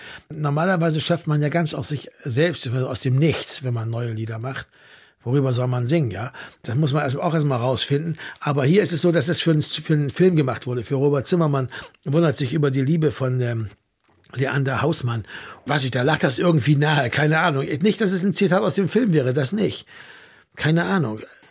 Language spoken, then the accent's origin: German; Bremen, Germany; also born or lived in West Berlin; Ich komme ja aus Bremen, da hat es immer viel geregnet, auch im Sommer.